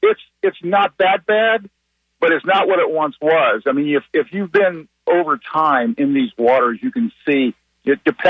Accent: Florida, United States; I'm a lifelong resident. I was born in Florida

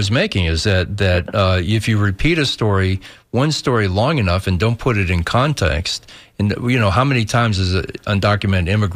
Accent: Pennsylvania, United States; Okay, so I grew up with a lot of Italians too. I'm from Pennsylvania. Lots of Italians there.

